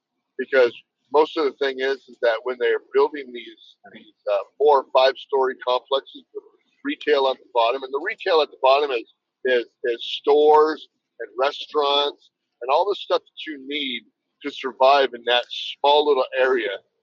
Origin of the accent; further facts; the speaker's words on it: San Jose, California, United States; When I grew up in San Jose, where I grew up at, everything was just kind of spread out.